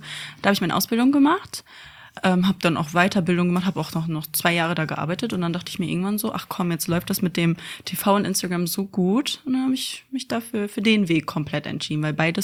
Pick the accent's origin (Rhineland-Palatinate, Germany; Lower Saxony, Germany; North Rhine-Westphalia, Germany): North Rhine-Westphalia, Germany; Bottrop; also born or lived in Gelsenkirchen; In Gelsenkirchen geboren und in Bottrop groß geworden.